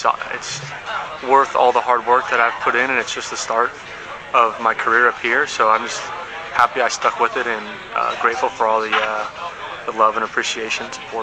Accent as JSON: {"language": "English", "town": "Santa Cruz", "region": "California", "country": "United States", "said": "from Santa Cruz, California. And came up here a couple weeks ago."}